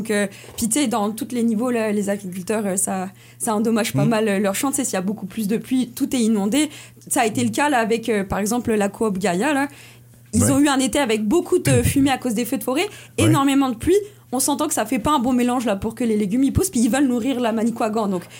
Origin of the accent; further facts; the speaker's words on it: France; now in Baie-Comeau, Canada; moi, je viens de la France, là, ça s'entend aussi à mon accent. En arrivant ici, là, j'ai pas d'auto, mais on s'entend vivre à Baie-Comeau